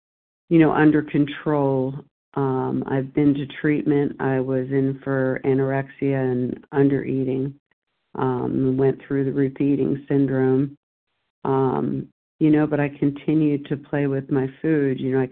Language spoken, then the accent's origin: English; Delaware, United States; I am new, and I am from Delaware.